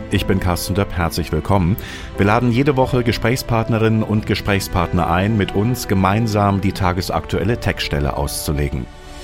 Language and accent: German; Düsseldorf, North Rhine-Westphalia, Germany; das sage ich als Düsseldorfer